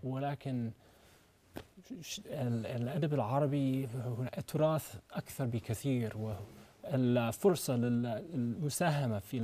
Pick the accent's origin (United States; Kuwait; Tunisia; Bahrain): United States; Arabic is a second language; والأصوات غريبة علي كأمريكي.